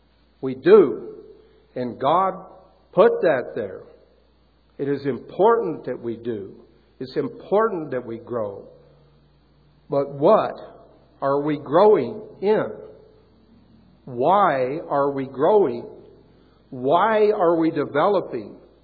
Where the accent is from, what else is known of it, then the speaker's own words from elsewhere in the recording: the South, United States; And since I'm from the South, I really got a kick out of the way it sounds.